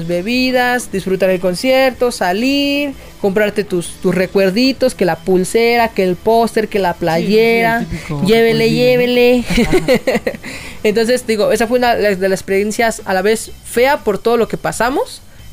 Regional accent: Puebla, Mexico; Sí, es un pueblo. Somos de Puebla.

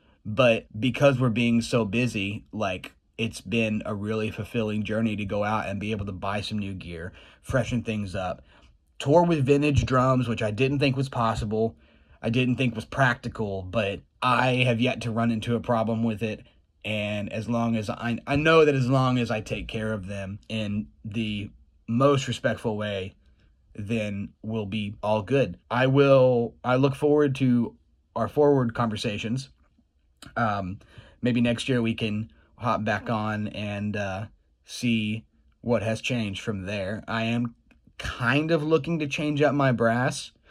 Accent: Arkansas, United States; We grew up together in Arkansas

